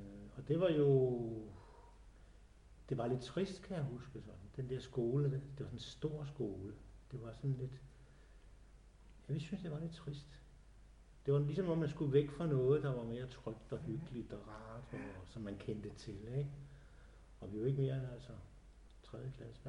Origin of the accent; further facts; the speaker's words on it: Søllerød, Capital Region of Denmark, Denmark; der kom vi jo som københavnere, selvom det var Søllerød, vi kom fra.